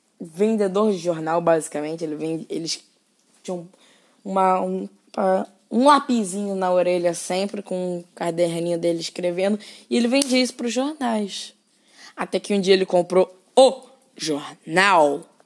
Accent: Rio de Janeiro, Brazil; Eu sou carioca. Nasci no Rio.

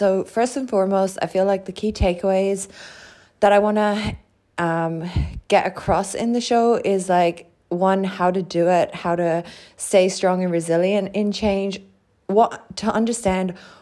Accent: Ireland; moved away as an adult; now in Australia; I made my first big change when I was 18. I moved from Ireland to Australia.

